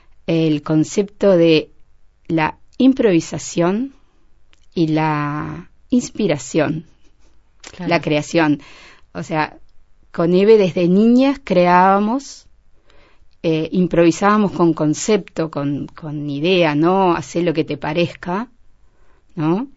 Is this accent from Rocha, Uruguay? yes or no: yes; Rocha, Uruguay; Yo soy rochense en realidad, no soy